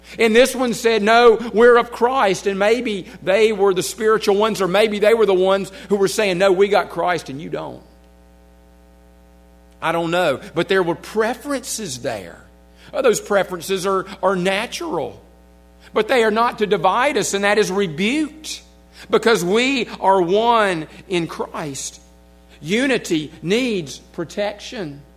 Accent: United States; born there; Yes, I'm still from the United States of America. This is where I was born. My citizenship is here as far as this earth is concerned.

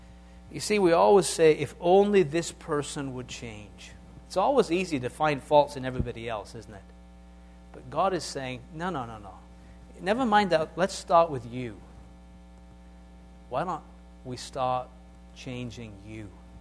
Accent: England, United Kingdom; I'm English, aren't I?

